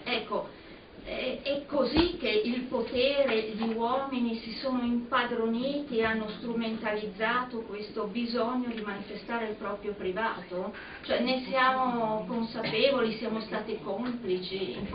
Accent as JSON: {"language": "Italian", "town": "Bordighera", "region": "Liguria", "country": "Italy", "tie": "born or raised there", "said": "vivevo al confine, no? Vengo da Bordighera, ai confini con la Francia, e studiavo proprio all'ultimo liceo di confine, a Ventimiglia"}